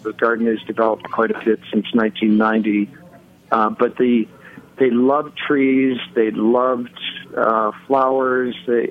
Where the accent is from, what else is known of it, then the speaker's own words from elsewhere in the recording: Wisconsin, United States; I grew up in Wisconsin